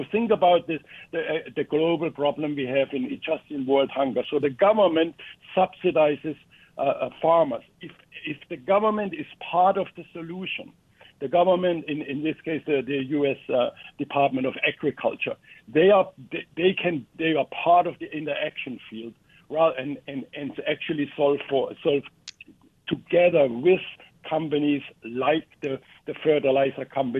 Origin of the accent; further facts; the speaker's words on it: Germany; moved away; also born or lived in Latin America; I came from Germany originally and spent most of my time, 25 years in Latin America.